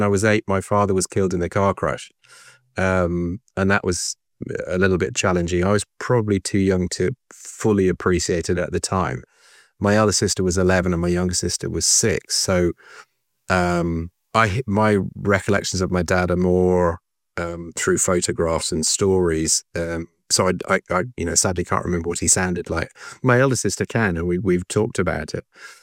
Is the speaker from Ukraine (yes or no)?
no; Dublin, Leinster, Ireland; I grew up in Dublin.